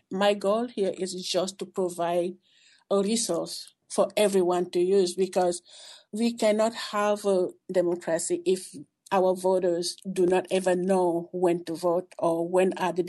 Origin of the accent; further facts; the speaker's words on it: Cameroon; now in United States; When I was growing up in Cameroon